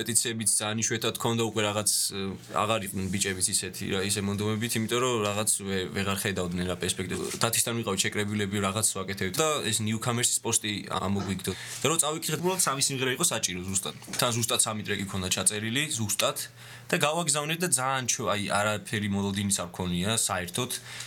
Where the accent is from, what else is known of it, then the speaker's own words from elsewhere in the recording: Rustavi, Kvemo Kartli, Georgia; რუსთავში არის ესე რომ არის მიკრორაიონები. მე ვარ 17-ე მიკრორაიონში დავიბადე, გავიზარდე